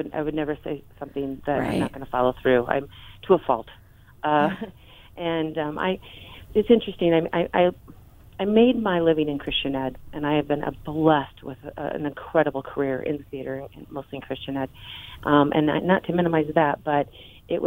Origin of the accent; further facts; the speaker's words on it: Dakota, United States; we lump in and we say we're from Dakota, you know, plain-speaking people. We're from Dakota.